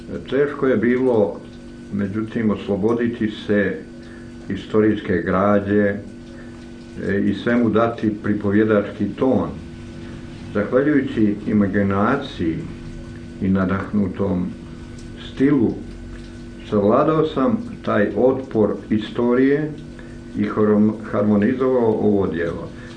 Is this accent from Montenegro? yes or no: yes; Plužine Municipality, Montenegro; to je moj zavičaj, piva. To je u stvari stara Hercegovina.